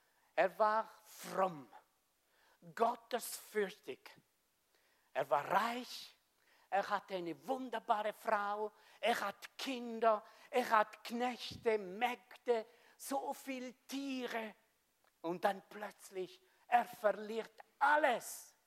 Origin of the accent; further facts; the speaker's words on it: Switzerland; Wir als Schweizer, wir sind so brav, gell?